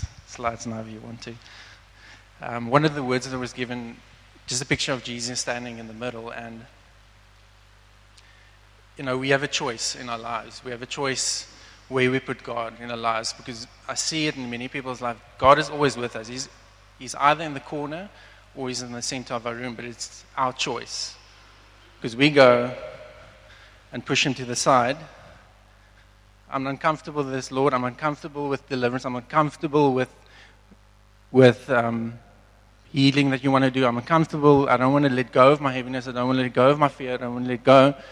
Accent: Somerset West, Western Cape, South Africa; I grew up in Somerset West my whole life.

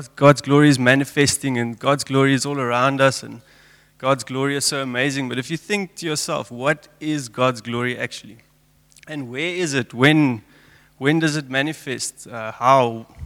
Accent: Namibia; also born or lived in Johannesburg, South Africa; I grew up in Namibia. I went to German high school and then studied in Johannesburg, studied chiropractic.

